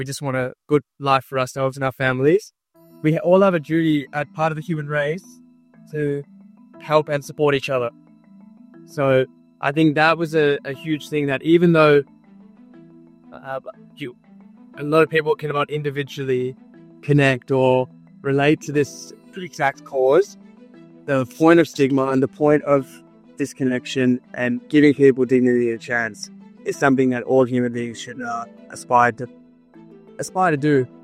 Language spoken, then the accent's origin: English; Australia; we're born and brought up in Australia and identify very strongly as Australians, but being of Indian background and, you know, going home to visit family every few years